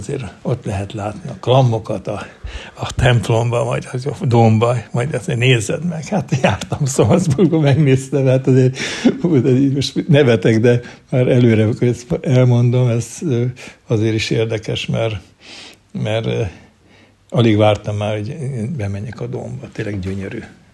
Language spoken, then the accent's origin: Hungarian; Hungary; Magyarországról jöttem